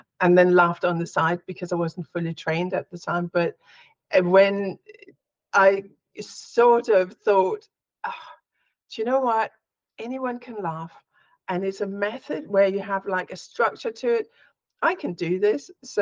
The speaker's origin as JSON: {"language": "English", "country": "Denmark", "lives_now": "United Kingdom", "said": "I'm in the UK, but I'm originally from Denmark."}